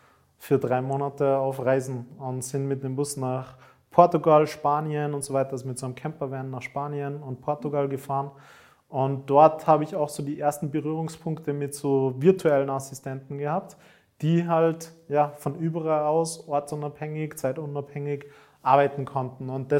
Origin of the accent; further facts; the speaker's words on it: Austria; Und bin dann dort bei uns in Österreich vor der Wirtschaftskammer gestanden und habe mein Gewerbe damals angemeldet